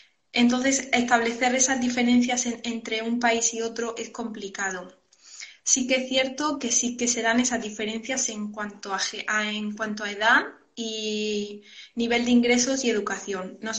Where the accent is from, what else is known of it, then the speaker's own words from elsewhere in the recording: Region of Murcia, Spain; pues yo soy de Murcia, también hay escasez de agua